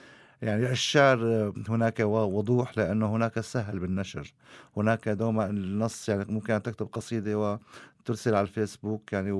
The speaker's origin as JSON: {"language": "Arabic", "town": "Afrin", "region": "Aleppo Governorate", "country": "Syria", "tie": "born or raised there", "said": "محاولة أهلي لنقل جسماني إلى قريتي في شمال سوريا في عفرين"}